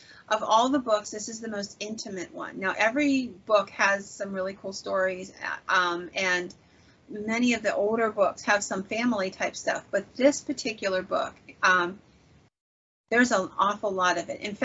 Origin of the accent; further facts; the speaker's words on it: Pennsylvania, United States; a lot on Pennsylvania, because that's my home state.